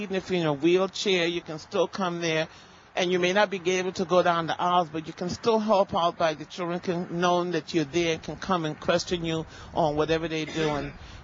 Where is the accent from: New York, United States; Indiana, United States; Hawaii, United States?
New York, United States; now in Texas, United States; What happened is I'm a transplant from New York.